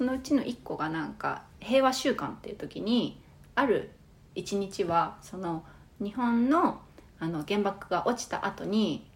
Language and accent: Japanese; South Korea; 自分たちの韓国人としてのアイデンティティとしてでかい部分をみんなにシェアしたいと思って